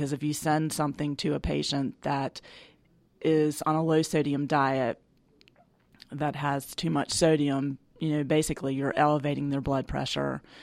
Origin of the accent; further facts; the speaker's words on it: North Carolina, United States; also born or lived in New Jersey; I'm originally from New Jersey, but grew up most of my life in North Carolina, and 17 years ago moved to the metro area